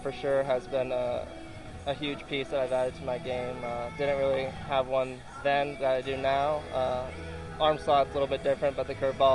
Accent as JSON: {"language": "English", "region": "Florida", "country": "United States", "tie": "born or raised there", "moved": "yes", "said": "I mean, growing up in Florida, didn't do much hiking. Obviously, there's no mountains there."}